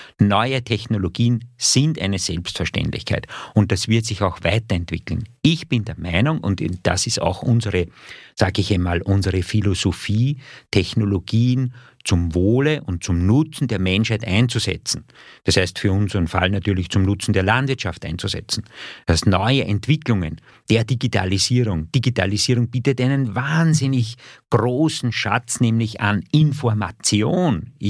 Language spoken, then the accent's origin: German; Wieselburg, Lower Austria, Austria; mein Heimatort, mein Ort meiner Tätigkeit, meiner beruflichen Tätigkeit.